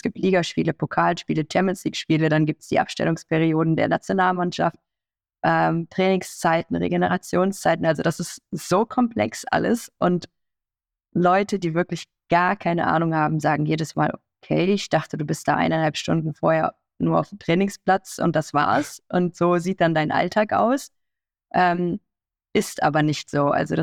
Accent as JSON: {"language": "German", "town": "Cologne", "region": "North Rhine-Westphalia", "country": "Germany", "said": "Aber als Kölnerin, das ist anders."}